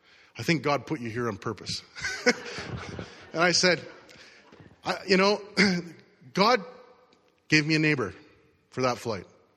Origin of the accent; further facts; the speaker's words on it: Canada; I'm from Canada.